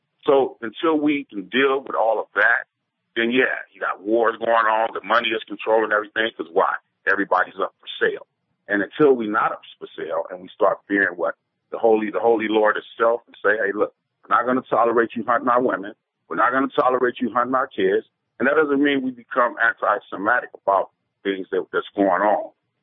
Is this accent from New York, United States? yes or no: no; California, United States; because I'm from California, and I'm concerned about it.